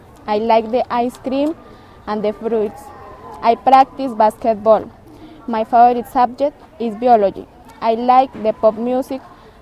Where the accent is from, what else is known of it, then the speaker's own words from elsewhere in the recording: Aquitania, Boyacá, Colombia; English is a second language; I am from Aquitania, Boyacá. I am 15 years old.